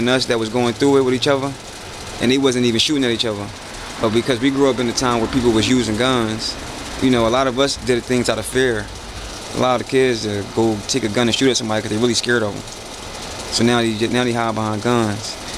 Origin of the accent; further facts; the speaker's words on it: Philadelphia, Pennsylvania, United States; I'm from Germantown, TBK. I can move to Southwest, and the place where I moved in Southwest